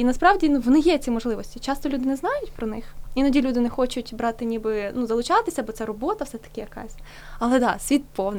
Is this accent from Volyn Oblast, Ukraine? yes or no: yes; Volyn Oblast, Ukraine; Я взагалі родом з Волинської області, з містечка. Хоча люди з того містечка думають, що вони з великого міста, то таке.